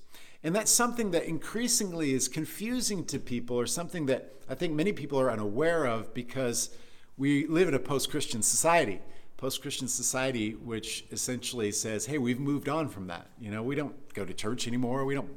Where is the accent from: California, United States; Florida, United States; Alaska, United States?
Alaska, United States; Anchorage; I was with one of my playmates from the neighborhood I grew up in Anchorage, Alaska. I was 7 years old.